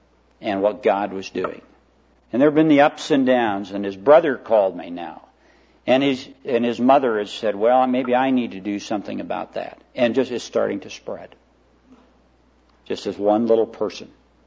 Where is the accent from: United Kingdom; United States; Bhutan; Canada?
United States; Garden City, Iowa; I went back to my hometown in Garden City, Iowa, and I was this little town of 100 people with a beer joint and a grain elevator and a lumber yard and a couple street lights